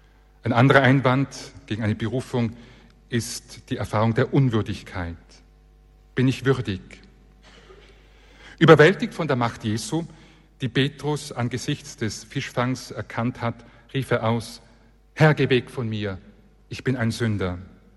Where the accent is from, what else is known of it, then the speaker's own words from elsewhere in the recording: Tyrol, Austria; Ich bin, wie schon erwähnt, in Tirol aufgewachsen.